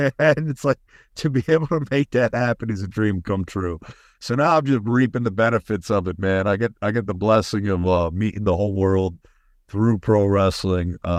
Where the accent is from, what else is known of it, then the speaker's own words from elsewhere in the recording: Northeast, United States; Taker, that's what I grew up on growing up in the Northeast right here.